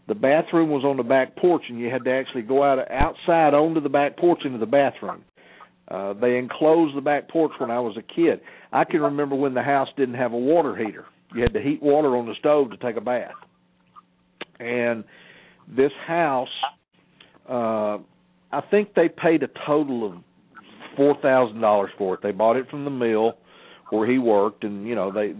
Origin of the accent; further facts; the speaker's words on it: Atlanta, Georgia, United States; Oh, listen, I grew up in Atlanta. I grew up in a part of Atlanta called Cabbage Town. That's where my church is now. I mean, my church is two blocks from the house I grew up in, and it's a mill village.